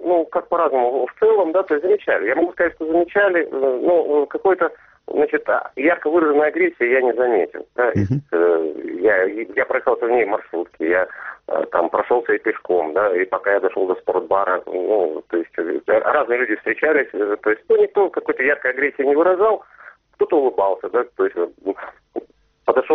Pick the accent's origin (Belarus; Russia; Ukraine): Ukraine; потому что я украинец и моя родина Украина